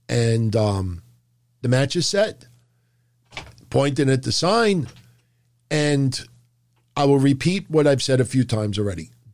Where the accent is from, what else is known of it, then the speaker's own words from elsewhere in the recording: Brooklyn, New York, United States; born there; I was born in Brooklyn, New York. And I'm proud to be an Italian.